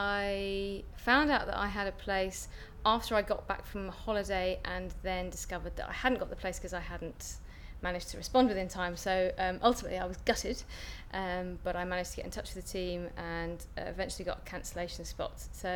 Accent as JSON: {"language": "English", "town": "Sevenoaks", "region": "South East England", "country": "United Kingdom", "tie": "born or raised there", "said": "I grew up in Sevenoaks in Kent in the height of convention."}